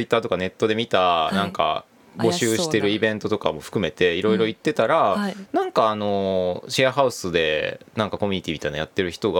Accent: Shiga, Japan; 僕滋賀県出身で、あ、はいまあ、京都大学に通ってたんですよ。学部の時はだから実家から通ってて、

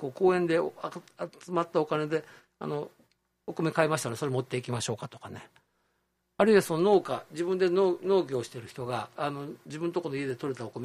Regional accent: Kochi, Japan; 私、高知の人間でしょ、高知の人間から言うと

